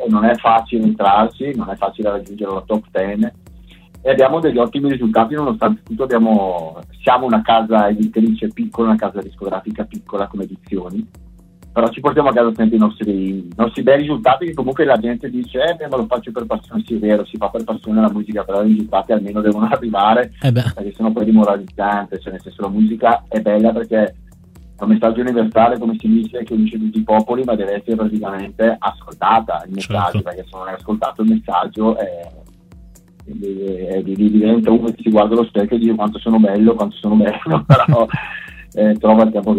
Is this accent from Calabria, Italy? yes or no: no; Brescia, Lombardy, Italy; ne abbiamo alcune qua nel Bresciano, perché noi siamo di Brescia